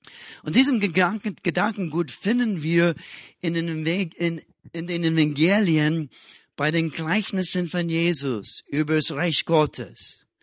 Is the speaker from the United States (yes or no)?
yes; Cincinnati, Ohio, United States; Wisst ihr, ich komme aus Ohio, Cincinnati, Ohio in USA.